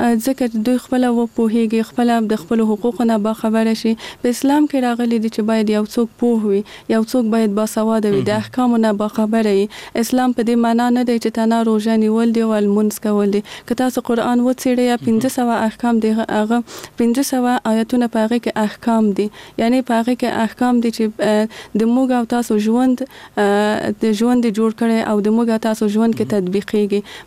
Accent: Kabul, Afghanistan; زه په کابل کې زیږېدلې یم او دلته مې ژوند کړی.

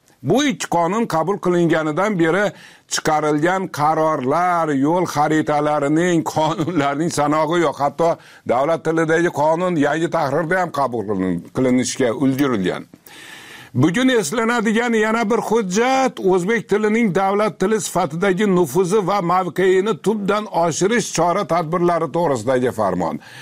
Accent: Osh, Osh Region, Kyrgyzstan; accent: Osh dialect; Meni shevamda, o'shni shevasida o'zbekmizda biz.

